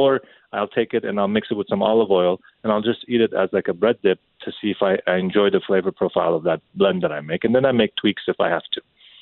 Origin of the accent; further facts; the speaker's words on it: Montreal, Quebec, Canada; growing up in Montreal gave me privilege too, because we were always open.